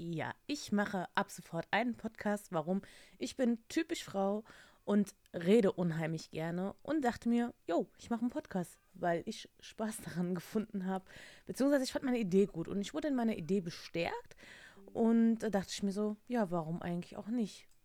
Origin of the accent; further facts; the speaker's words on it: Lower Saxony, Germany; Wenn die Leute dann mitkriegen, ne, ich bin aus Niedersachsen